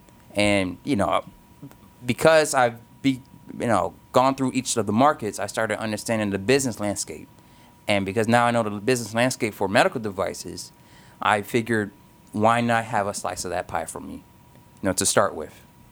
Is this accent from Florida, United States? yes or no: yes; Miami, Florida, United States; So I'm originally from Miami, Florida.